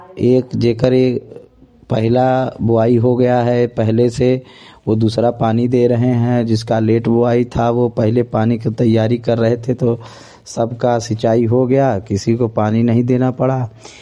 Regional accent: Uttar Pradesh, India; और मैं जो है बीजे मऊ रानीगंज तहसील प्रतापगढ़ जनपद का रहने वाला हूँ।

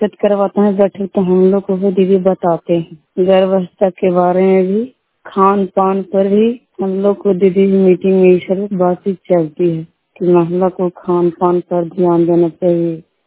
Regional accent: Kalyan, India; मैं हरनाथ प्रखंड को रहने वाला हूँ। मेरा गांव का नाम कल्याण भी है।

